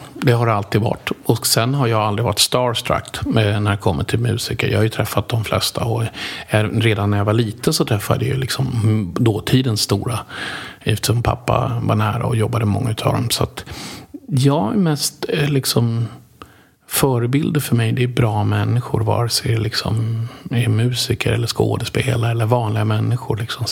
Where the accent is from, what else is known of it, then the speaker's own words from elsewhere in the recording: Sollentuna, Stockholm County, Sweden; jag är uppväxt i Sollentuna.